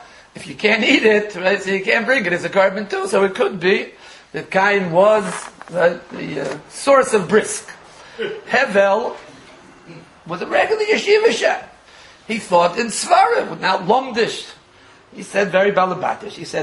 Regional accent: Jerusalem, Jerusalem District, Israel; I come from Jerusalem.

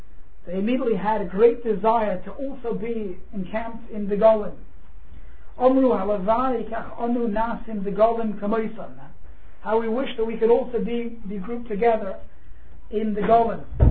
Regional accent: United States; now in England, United Kingdom; as a child growing up in America, one of my favorite games was a game called Capture the Flag.

